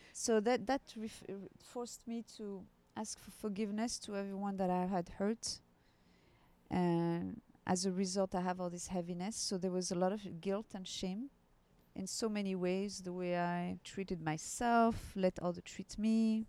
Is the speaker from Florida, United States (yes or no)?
yes; Florida, United States; I came from Florida after having done a lot of research.